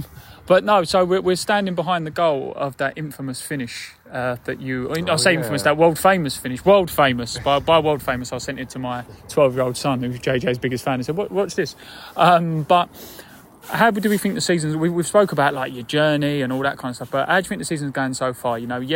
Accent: Bermondsey, London, United Kingdom; So I'm from Bermondsey originally

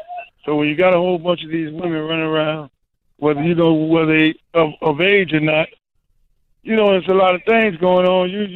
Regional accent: Miami, Florida, United States; You know, I'm from Liberty City. At the end of the day, if I wanted to be involved in all those different type of activities, I did that in my hometown.

